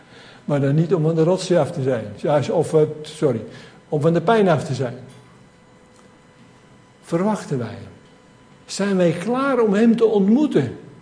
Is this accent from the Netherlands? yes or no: yes; Gelderland, Netherlands; Ik kom uit de Betuwe, van geboorte. En dat is hier dichtbij.